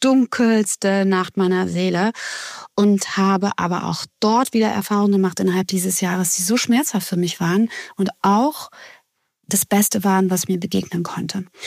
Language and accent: German; Grunberg, Hesse, Germany; Ich bin nach meiner Trennung im November 23 zuerst nach Grunberg zurückgezogen, in meine Heimatstadt